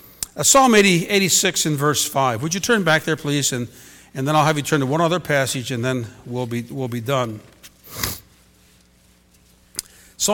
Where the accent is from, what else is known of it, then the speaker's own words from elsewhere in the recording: Philadelphia, Pennsylvania, United States; I sense there's going to be a spirit of resistance because I'm from Philadelphia.